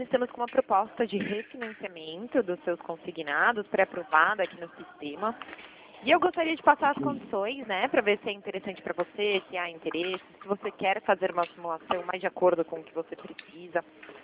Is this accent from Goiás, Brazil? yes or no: no; São Paulo, Brazil; Eu sou de São Paulo mesmo